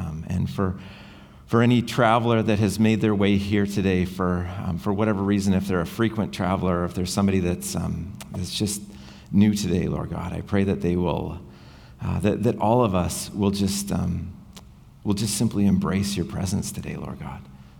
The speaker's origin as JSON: {"language": "English", "region": "British Columbia", "country": "Canada", "tie": "born or raised there", "said": "growing up in the Kootenay region, we had the whole reason that people came to that region in British Columbia was because of a gold rush."}